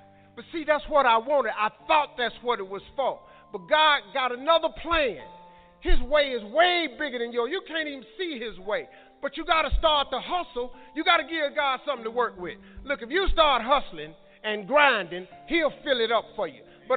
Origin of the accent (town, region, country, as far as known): Cleveland, Ohio, United States